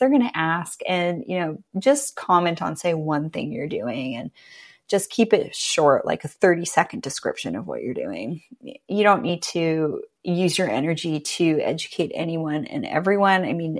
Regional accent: British Columbia, Canada; I'm from Vancouver Island, the Pacific Northwest.

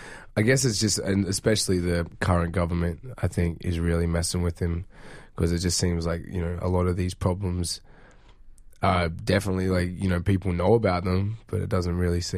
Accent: Australia; born there; Genetics-wise, I'm from Nigeria. My pops is from Nigeria, and I was born in Australia, and now I'm bouncing around the world

